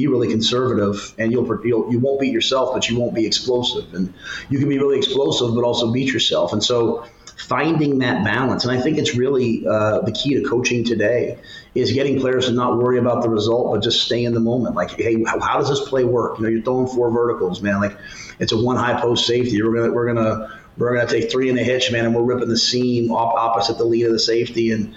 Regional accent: Pennsylvania, United States; You know, I'm from Pennsylvania. I went to Penn State.

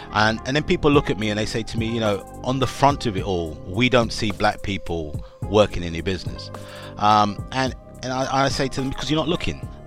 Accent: Jamaica; I'm a Jamaican. I'm black.

